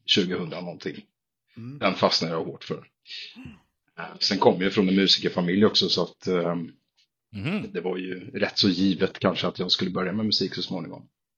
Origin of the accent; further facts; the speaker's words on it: Värmland, Sweden; born there; also born or lived in Gothenburg, Sweden / Växjö, Sweden; Jag har bott här i många år, men jag är en liten hybrid. Mm. Jag är halvnorsk, född i Värmland. Ah. Bott i Göteborg, Växjö. Jag har varit lite överallt.